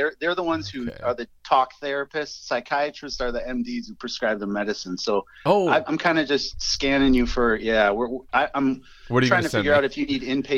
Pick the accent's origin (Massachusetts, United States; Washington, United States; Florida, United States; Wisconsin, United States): Wisconsin, United States; Sussex; I grew up in Sussex, which was 20 minutes away, and Milwaukee felt like it was a world away.